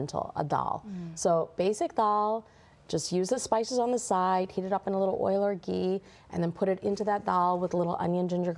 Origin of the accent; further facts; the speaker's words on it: King of Prussia, Pennsylvania, United States; when I was growing up in Pennsylvania, we lived in King of Prussia is where I grew up.